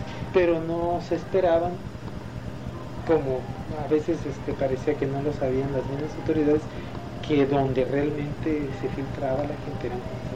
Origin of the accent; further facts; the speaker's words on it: Ensenada, Baja California, Mexico; also born or lived in Mexico City; Soy nativo de Ensenada, y en México y fuera de Ensenada, pues estuve cerca de 12 años. Entonces dije, bueno, me cansó un poco el ritmo de México y regresé a Ensenada, queriendo estar en una ciudad más tranquila.